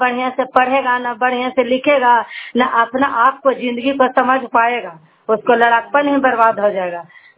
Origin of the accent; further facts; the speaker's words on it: Indore, Madhya Pradesh, India; इंदौर के रहने वाली हूँ।